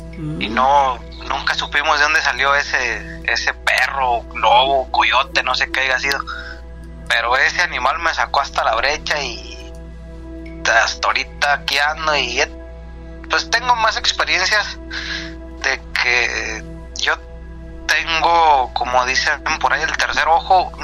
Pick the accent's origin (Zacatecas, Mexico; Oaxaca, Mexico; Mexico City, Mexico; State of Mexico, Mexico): Zacatecas, Mexico; Cuando yo llegué a mi tierra, a Zacatecas.